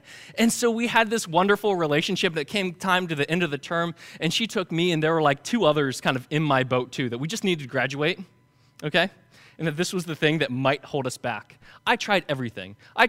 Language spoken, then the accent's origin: English; Myersville, Maryland, United States; And do I look like a native Spanish speaker? Probably not. Born and raised in Myersville, Maryland, right?